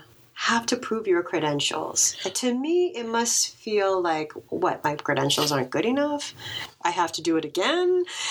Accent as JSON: {"language": "English", "region": "Hawaii", "country": "United States", "tie": "born or raised there", "said": "Oh, I never heard that because I grew up in Hawaii and not Manila."}